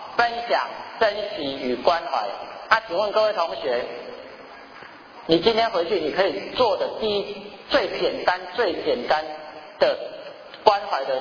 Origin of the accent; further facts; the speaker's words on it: Taiwan; 所以我们台湾人呢、啊，也在冬至的时候也有一个习俗，